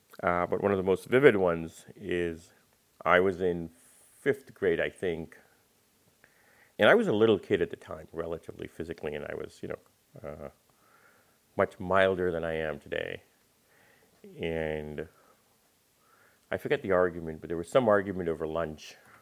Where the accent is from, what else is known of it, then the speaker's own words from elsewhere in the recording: Delhi, India; born there; also born or lived in Khartoum, Sudan / Kano, Nigeria / Meerut, India; I was born in Delhi, went to Khartoum, Sudan when I was 4, Kano, Nigeria when I was 10, and then I went to live in a town called Meerut in northern India when I was 16.